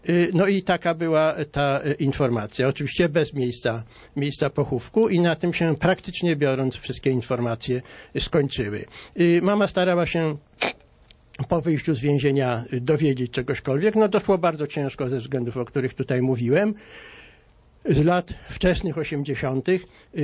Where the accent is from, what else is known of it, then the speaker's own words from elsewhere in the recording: Warsaw, Masovian Voivodeship, Poland; No ja jestem niemalże tubylcem, ponieważ wychowałem się na Sadybie.